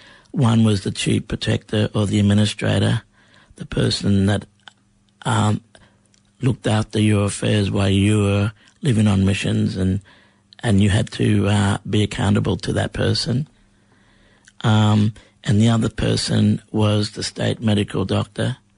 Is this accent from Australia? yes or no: yes; Cherbourg, Queensland, Australia; born there; I was born in Waka Waka country in Cherbourg. Even though I was born there, I have Kalkadoon heritage from Mount Isa. Through my grandmother's mob, through Cloncurry.